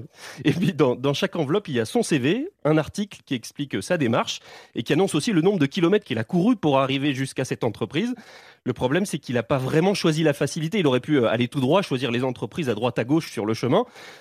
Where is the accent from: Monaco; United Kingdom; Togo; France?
France; Grand Est; c'est mes origines. Mais je suis alsacien, je suis aussi un peu italien, je suis un peu maltais.